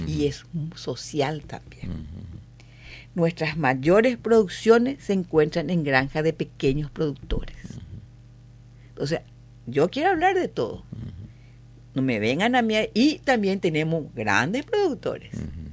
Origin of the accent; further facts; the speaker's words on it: Asunción, Paraguay; Y yo, que soy abogada, que soy acá de Asunción